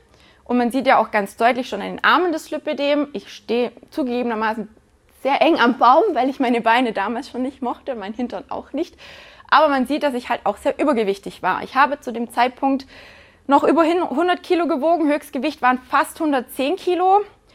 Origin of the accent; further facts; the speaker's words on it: Günzburg, Bavaria, Germany; born there; Ich bin in Günzburg geboren. Ist, glaube ich, nicht ganz so weit von hier.